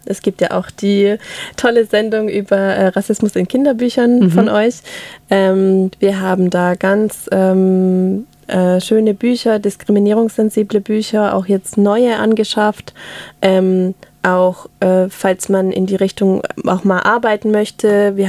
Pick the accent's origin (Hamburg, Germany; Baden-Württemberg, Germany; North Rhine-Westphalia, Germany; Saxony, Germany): Baden-Württemberg, Germany; Reutlingen; ich bin ja Reutlingerin, aufgewachsen in Reutlingen und so.